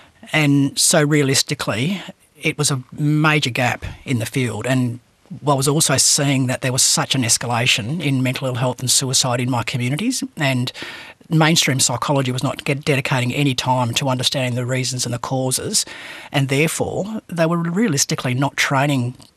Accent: Western Australia, Australia; I am a psychologist from the Pilbara area of Western Australia. My traditional people are Nyamal from between Port Hedland and Marble Bar.

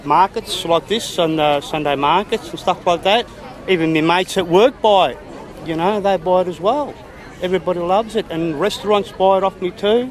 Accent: Southern Italy, Italy; We're from Europe, we're from South Italy and that, and the old Italians, they used to braid them like

